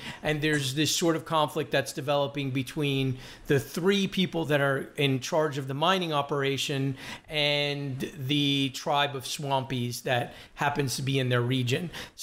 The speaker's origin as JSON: {"language": "English", "country": "United States", "said": "being an American"}